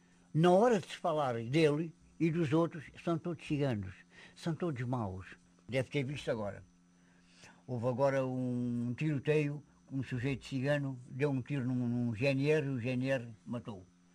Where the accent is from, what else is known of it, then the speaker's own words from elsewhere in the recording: Alentejo, Portugal; Sou cigano e sou alentejano. E se estiver no estrangeiro, afirmo que sou bem português, porque eu considero-me um bom português.